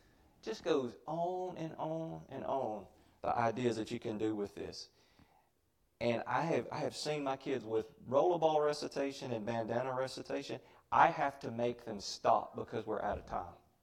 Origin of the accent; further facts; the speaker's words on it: Mississippi, United States; accent: Mississippi; anything you need me to interpret because of my Mississippi accent?